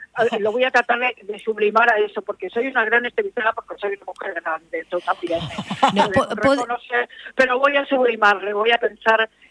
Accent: Argentina; soy una cantautora argentina

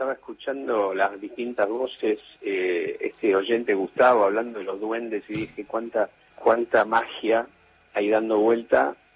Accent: Argentina

